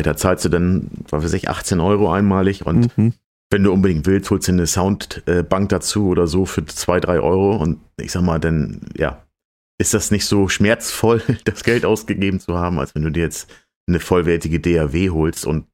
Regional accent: Stade, Lower Saxony, Germany; ich komme ja aus der Ecke Stade, Hamburg, 45 Jahre alt inzwischen.

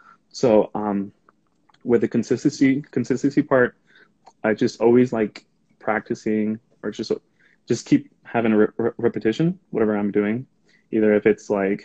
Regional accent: Grand Rapids, Michigan, United States; I'm 21 years old, and I was born and raised here in Grand Rapids.

